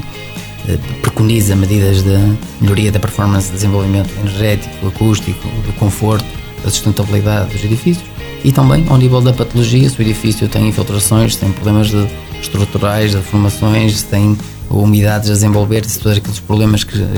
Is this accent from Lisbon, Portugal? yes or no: no; Viana do Castelo, Portugal; also born or lived in Esposende; Até porque eu nasci em Esposende. Eu sou de Viana do Castelo, mas nasci em Esposende